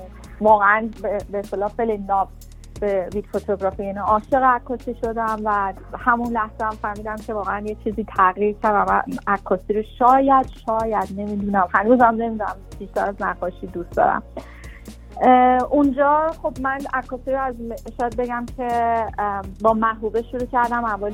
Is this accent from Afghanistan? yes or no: no; Iran; من به خاطر اینی که یک زن هستم که توی ایران، یک کشور میدلیستی، به دنیا آمدم و بزرگ شدم